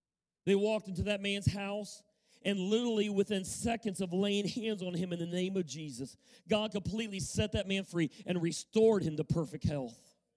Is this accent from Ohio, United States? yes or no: yes; Ohio, United States; I grew up around the Amish here in Ohio